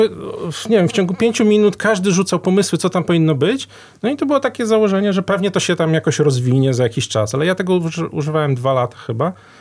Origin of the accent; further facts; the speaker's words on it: Koszalin, West Pomeranian Voivodeship, Poland; bo ja z Koszalina pochodzę